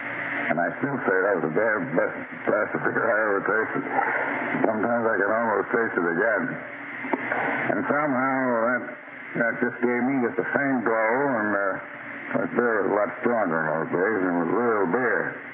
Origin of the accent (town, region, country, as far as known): Albany, New York, United States; born or raised there